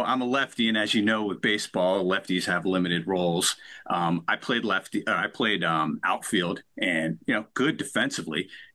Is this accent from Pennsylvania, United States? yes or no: yes; Honesdale, Pennsylvania, United States; I grew up in a rural little town called Honesdale, north of Scranton. I am one of four. I am second in the pecking order with two sisters and a brother.